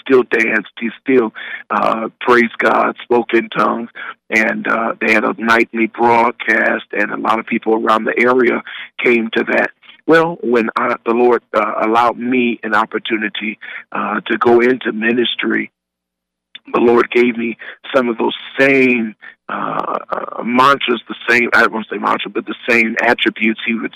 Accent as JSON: {"language": "English", "town": "Akron", "region": "Ohio", "country": "United States", "tie": "born or raised there", "said": "Just want to say that I am the fifth generation of pastor, born and raised in Akron, Ohio. I kind of take the slogan from LeBron James. He said, I'm just a kid from Akron."}